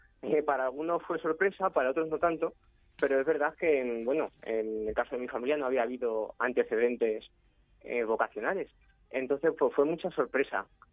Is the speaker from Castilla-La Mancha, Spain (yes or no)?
yes; Valdepeñas, Castilla-La Mancha, Spain; soy natural de Valdepeñas.